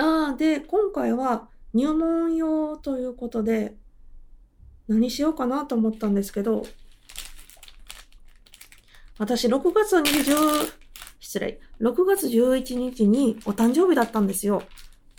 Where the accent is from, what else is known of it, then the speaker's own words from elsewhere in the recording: Osaka, Japan; 大阪人です。大阪人オブ大阪人です。大阪生まれ、大阪育ちです。